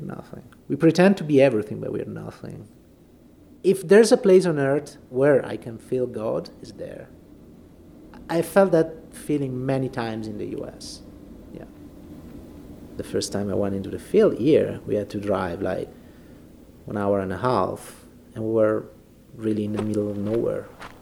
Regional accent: central Italy, Italy; English is a second language; moved away as an adult; now in United States; I am Italian, 100%, born and raised. I'm from Central Italy. I came to work in the United States because

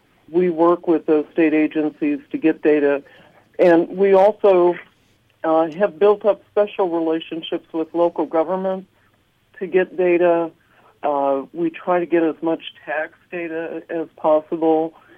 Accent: La Porte, Indiana, United States; So I grew up in La Porte.

